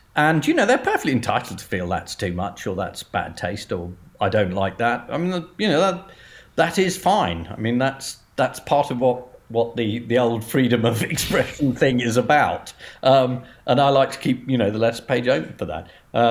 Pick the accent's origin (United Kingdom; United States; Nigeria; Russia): United Kingdom